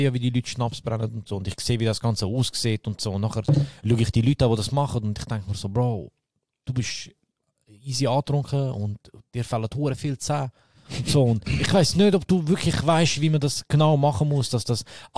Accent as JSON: {"language": "German", "country": "Bosnia & Herzegovina", "lives_now": "Germany", "said": "in Bosnien gibt es dort, wo ich herkomme"}